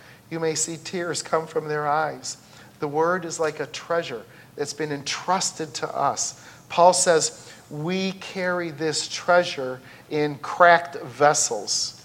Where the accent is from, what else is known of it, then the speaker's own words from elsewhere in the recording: Chicago, Illinois, United States; And when I grew up in Chicago, a lot of my friends in the neighborhood were going to confirmation in the Roman Catholic Church.